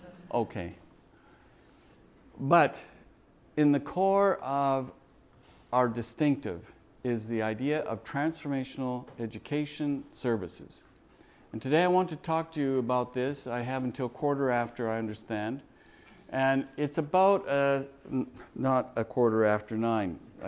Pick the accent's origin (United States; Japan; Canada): Canada; My relatives basically came from the United Kingdom. I grew up in Canada. My parents were both American and Canadian, so I've had a loyalty to both from the very beginning and hardly knew there was a difference.